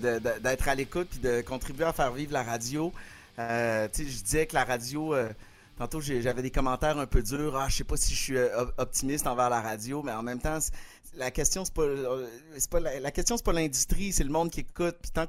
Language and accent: French; Quebec City, Quebec, Canada; je vis dans la maison où j'ai grandi à Québec, j'ai racheté la maison de mes parents. Puis à Montréal, je vis au Novia, en fait, à Longueuil